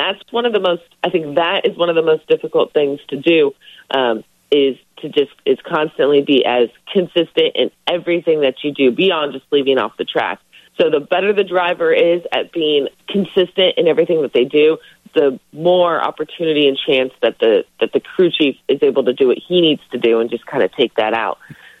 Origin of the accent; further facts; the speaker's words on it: California, United States; now in Indianapolis, United States; a lot of us live in Indianapolis when we're transplants. I'm from Southern California.